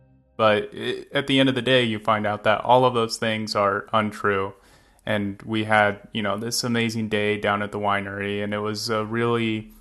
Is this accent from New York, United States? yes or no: no; Riverside, California, United States; I grew up in Riverside and in Southern California, and so a lot of that Mexican culture kind of bled its way north and vice versa with it bleeding south